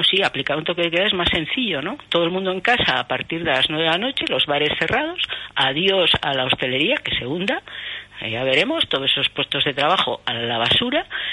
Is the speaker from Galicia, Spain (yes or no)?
yes; Galicia, Spain; con nombre normal y tal, de aquí, de España, Galicia.